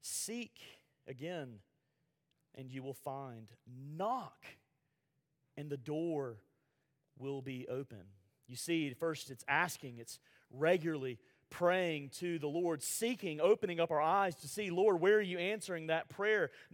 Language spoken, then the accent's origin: English; Alabama, United States; There, I'm from Alabama.